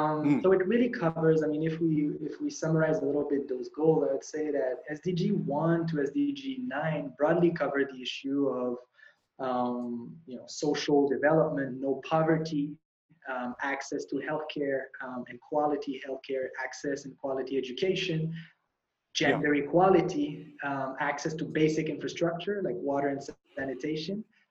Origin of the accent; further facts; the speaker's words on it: Canada; I'm Canadian.